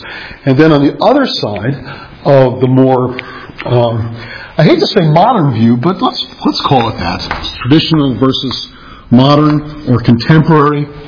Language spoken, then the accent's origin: English; New York City, New York, United States; I was raised in New York City, a product of the New York City public education system.